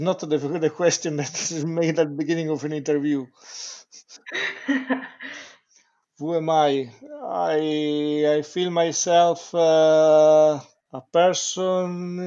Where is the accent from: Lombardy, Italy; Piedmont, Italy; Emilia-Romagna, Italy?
Piedmont, Italy; Ivrea; So I am from Italy, the north part of Italy, 50 kilometers from Turin. Is the town of 20,000 inhabitants that is called Ivrea.